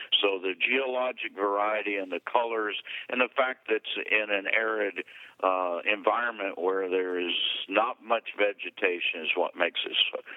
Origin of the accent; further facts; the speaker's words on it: Missouri, United States; And you know, I grew up in Missouri, not that part of the Missouri, but I certainly know about that area.